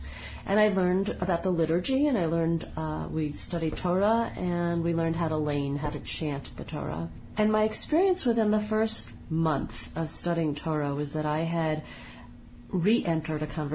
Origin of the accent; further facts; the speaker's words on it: New York City, New York, United States; I was raised in New York City by devoutly secular parents